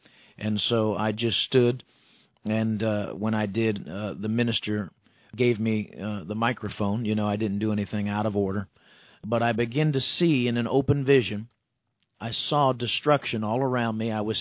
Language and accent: English; New York, United States; I'm a New Yorker at heart.